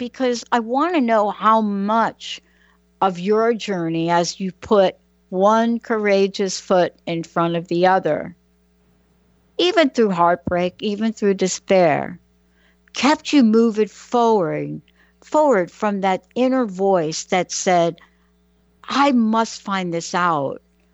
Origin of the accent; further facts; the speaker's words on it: Bronx, New York, United States; I grew up in the Bronx in New York